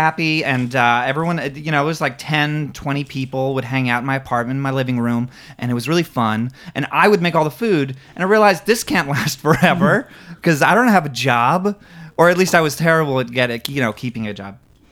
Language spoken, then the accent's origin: English; Fitchburg, Massachusetts, United States; I'm from Fitchburg, Massachusetts.